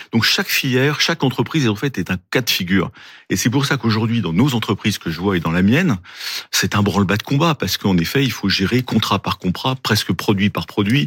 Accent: France; Moi, je suis français avant d'être européen.

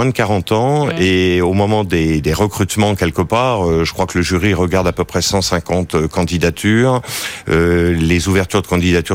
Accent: France; D'abord on a trouvé en tant que Français et franco-américain pour beaucoup que c'était l'année où il fallait célébrer

